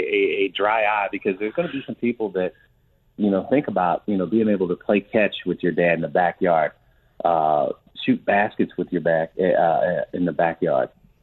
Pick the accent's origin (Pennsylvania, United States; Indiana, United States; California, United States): Pennsylvania, United States; Pittsburgh; born there; I was born outside of Pittsburgh and he was there and everybody called him Pops.